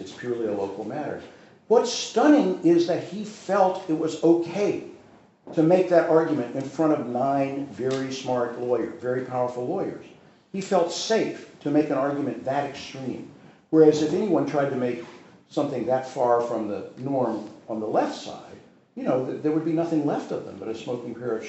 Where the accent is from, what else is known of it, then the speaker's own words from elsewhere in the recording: the South, United States; When I grew up in the South, and I was 14 years old when the Civil Rights Act of 1964 was passed